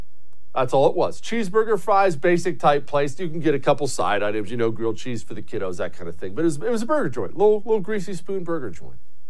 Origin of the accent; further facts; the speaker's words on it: United States; I'm an American. I get my burger.